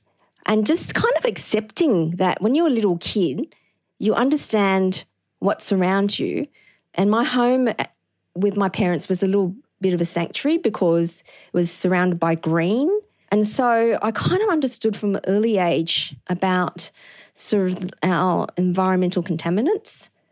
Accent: Liverpool, New South Wales, Australia; I grew up in Liverpool.

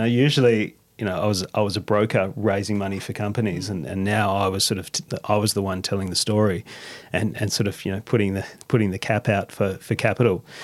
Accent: Australia; he's US, we're Aussie

